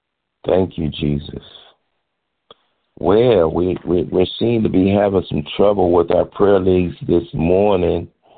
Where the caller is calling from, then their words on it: Richmond Heights, Ohio, United States; I'm coming from Bedford Heights, Ohio. We are ministering. I'm sorry, baby. It's Richmond Heights, Ohio.